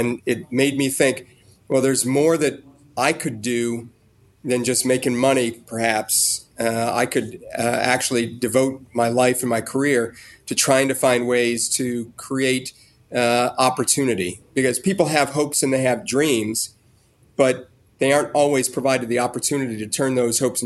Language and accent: English; East Cleveland, Ohio, United States; also born or lived in Washington, District of Columbia, United States; Well, DeRay, I grew up in Cleveland, Ohio, in East Cleveland, and then back and forth between Cleveland and DC.